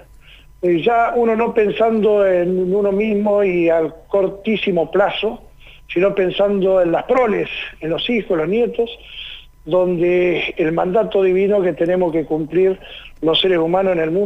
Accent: San Martín de los Andes, Neuquén, Argentina; moved away as an adult; Me fui muy, muy jovencito. Tenía 18 años cuando me fui de San Martín de los Andes.

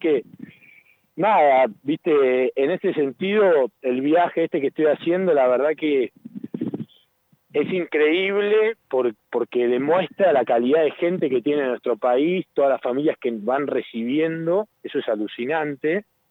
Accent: Argentina; soy argentino y es la cosa más linda que me puede haber pasado en la vida y agradezco cada día poder haber nacido en este lugar.

